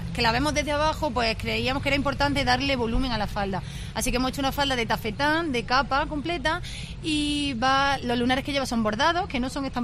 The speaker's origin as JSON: {"language": "Spanish", "town": "Granada", "region": "Andalusia", "country": "Spain", "said": "las cuatro somos mujeres granadinas."}